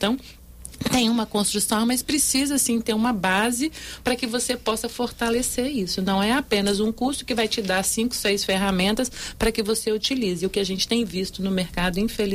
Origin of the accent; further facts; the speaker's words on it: Brazil; como nós brasileiros temos esse costume